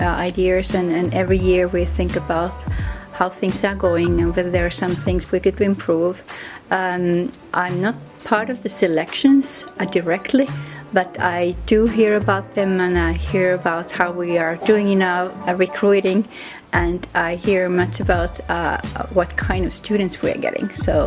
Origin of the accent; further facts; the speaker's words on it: Jyväskylä, Central Finland, Finland; English is a second language; I come from Jyväskylä.